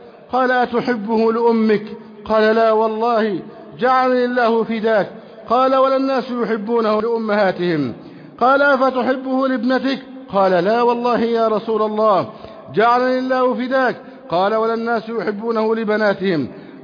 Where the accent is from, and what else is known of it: Egypt